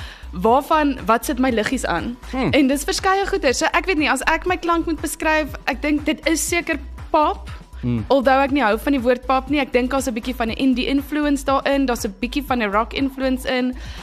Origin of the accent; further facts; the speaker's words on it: Swellendam, Western Cape, South Africa; ek het op Swellendam groot geword, so ek was daar op laerskool en natuurlik, dis fantasties om 'n klein dorpie groot te word.